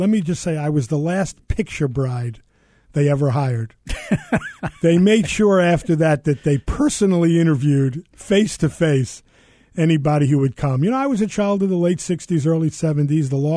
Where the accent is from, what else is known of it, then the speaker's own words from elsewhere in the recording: East Meadow, New York, United States; I grew up in East Meadow, Long Island, New York, not Long Island, which I learned in first grade.